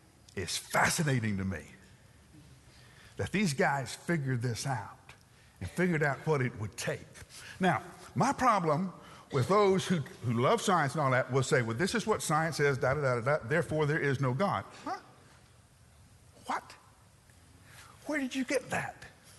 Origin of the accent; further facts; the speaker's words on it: Huntsville, Alabama, United States; I grew up in Huntsville, Alabama, where there were more engineers and more scientists per capita than anywhere in the nation.